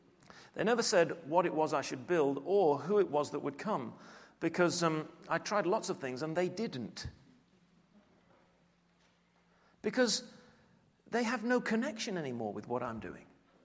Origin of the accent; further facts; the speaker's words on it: England, United Kingdom; I'm an Englishman, and I'm fairly extrovert